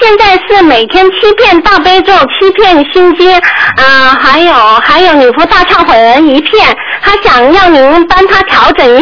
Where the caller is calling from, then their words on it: Singapore; 你好，我是从新加坡打过来的。